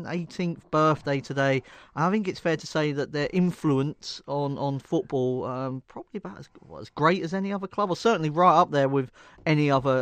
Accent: England, United Kingdom; it's maybe not the greatest time to be going to Russia as an Englishman, probably fair to say.

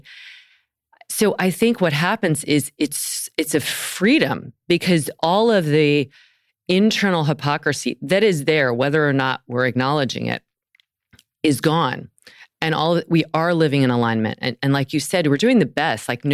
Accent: the South, United States; I grew up eating meat. I grew up in the South. We had meat at every single meal.

